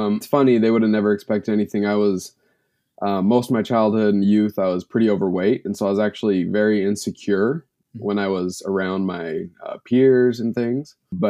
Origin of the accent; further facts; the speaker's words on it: Utah, United States; Yeah, I was actually raised extremely conservative religious. I was raised in Utah.